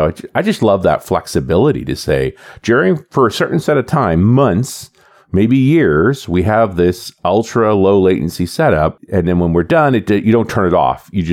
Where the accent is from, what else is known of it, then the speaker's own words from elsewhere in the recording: Canada; I'm a Canadian